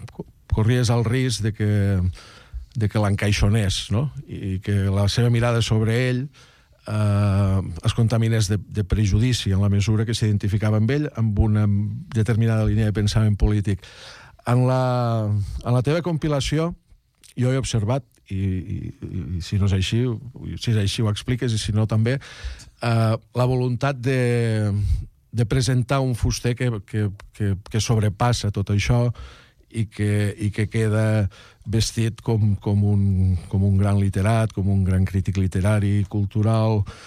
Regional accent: L'Ametlla de Mar, Catalonia, Spain; De la Cala, del Baix Ebre, l'Ametlla de Mar.

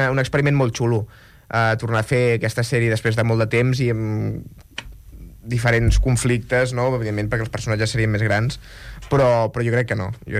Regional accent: Girona, Catalonia, Spain; era de Girona, jo soc de Girona, de fet

